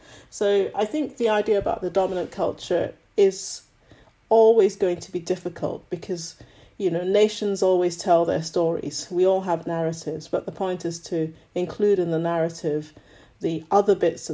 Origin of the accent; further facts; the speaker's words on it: Scotland, United Kingdom; also born or lived in Nigeria; I was brought up partly in Scotland and partly in Nigeria.